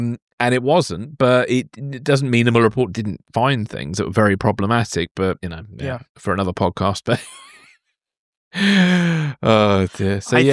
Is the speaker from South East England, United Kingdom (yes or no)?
yes; Guildford, South East England, United Kingdom; I'm running an introduction to podcasting course on the 22nd of September in my hometown of Guildford.